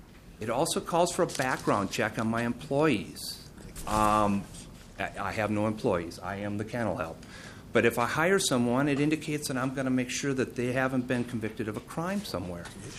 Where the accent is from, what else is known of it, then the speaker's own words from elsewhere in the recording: Brainerd, Minnesota, United States; from Brainerd, Minnesota.